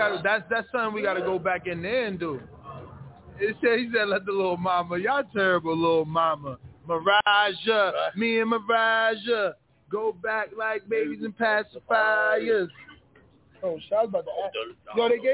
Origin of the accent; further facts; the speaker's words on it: East Coast, United States; I'm from the East Coast, so you guys got legalized way before us. Like I said, a year ago, I was in Jersey, and it was illegal.